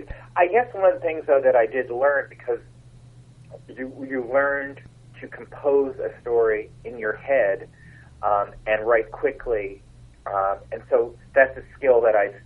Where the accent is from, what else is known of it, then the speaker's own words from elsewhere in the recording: New Jersey, United States; I am a native of New Jersey. I was born in Somerville, and I grew up in Somerset County.